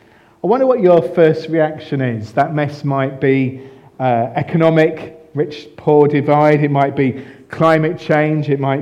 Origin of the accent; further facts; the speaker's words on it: United Kingdom; We're British